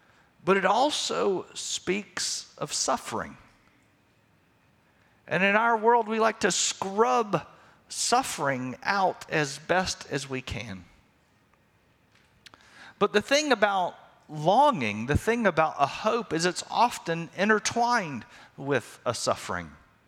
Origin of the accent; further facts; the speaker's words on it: the South, United States; As a child growing up in the South, we would watch WGN.